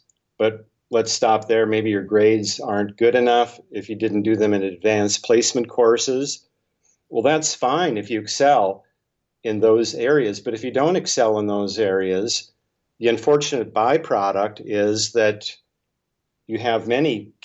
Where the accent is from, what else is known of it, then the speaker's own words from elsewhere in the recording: Bismarck, North Dakota, United States; now in Silicon Valley, United States; By the way, I was born and raised in North Dakota.